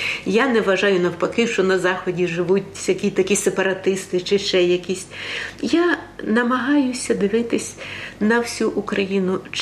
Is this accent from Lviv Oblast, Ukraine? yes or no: no; Rivne Oblast, Ukraine; also born or lived in Kremenets; Я народилась в Крем'янці, це Тернопільська область. А росла я на Рівненщині до 17 років. А в таборі, ще поки я була неповнолітня, я була в Чернігові. А потім, коли я звільнилася, то я 35 років жила на Донеччині.